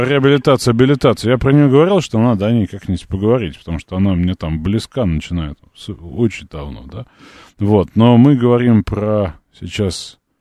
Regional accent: Moscow, Russia; Может, потому что я москвич?

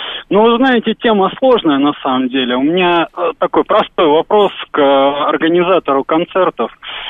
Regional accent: Moscow, Russia; я из Москвы.

